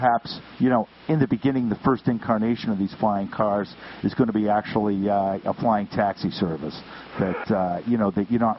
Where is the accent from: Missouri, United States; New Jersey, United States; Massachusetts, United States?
Massachusetts, United States; I know I'm from New England. I'm from Massachusetts.